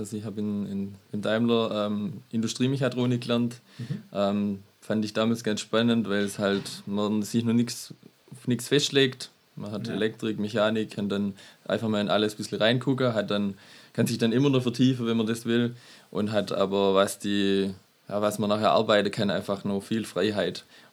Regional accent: Dergebrunn, Baden-Württemberg, Germany; ich war im Prinzip schon immer in Deutschland, schon immer in Dergebrunn. Bin in Dergebrunn, also gebürtig eigentlich geboren in Herrenberg

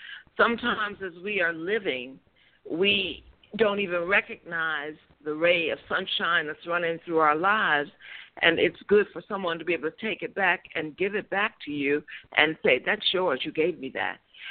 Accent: Chicago, Illinois, United States; I'm from Chicago and have a phenomenal husband and two phenomenal children.

